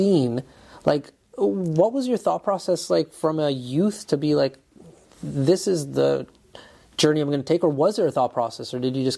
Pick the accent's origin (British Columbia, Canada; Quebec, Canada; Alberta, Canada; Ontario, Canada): Alberta, Canada; Fort McMurray; I grew up here in Fort McMurray, so I'm used to like the forest that we have.